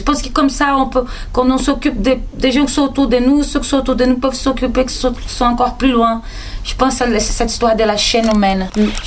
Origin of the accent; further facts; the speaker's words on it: Brazil; Pas parce que je suis brésilienne que je dois porter une fleur sous la tête.